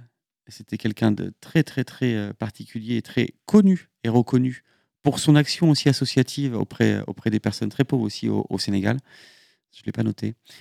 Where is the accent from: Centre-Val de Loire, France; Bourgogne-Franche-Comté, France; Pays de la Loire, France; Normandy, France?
Pays de la Loire, France; Le Mans; born there; Donc je suis né au Mans, moi, il n'y a rien de très exotique, hein